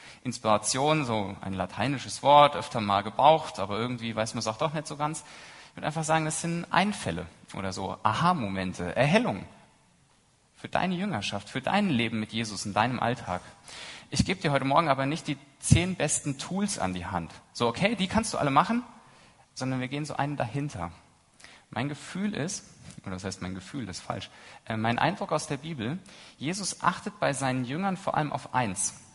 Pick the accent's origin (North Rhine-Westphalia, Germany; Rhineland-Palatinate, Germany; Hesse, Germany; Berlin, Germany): Hesse, Germany; Frohnhausen; Ich komme aus Frohnhausen, das war eine sehr kurze Anreise, fast die kürzeste, die ich machen kann.